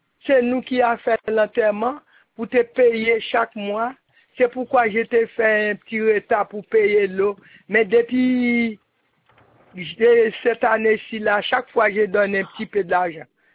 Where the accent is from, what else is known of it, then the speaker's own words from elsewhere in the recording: Haiti; je suis haïtienne, mais je travaille beaucoup ici.